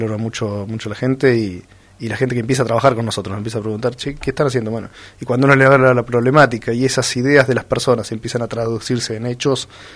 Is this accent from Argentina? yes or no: yes; Pinamar, Buenos Aires Province, Argentina; born there; yo nací en Pinamar